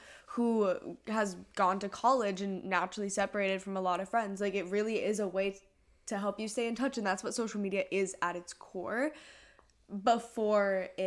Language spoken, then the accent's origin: English; Hong Kong; we grew up in Hong Kong out of the international school. I mean, we moved away